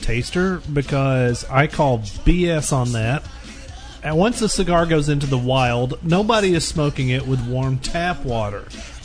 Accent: Texas, United States; I'm from East Texas. I've eaten plenty of pine cones.

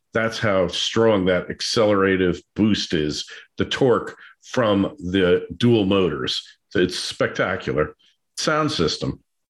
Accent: New Jersey, United States; now in Florida, United States; Growing up in New Jersey, you always had to have an attendant fill your car because you were not smart enough.

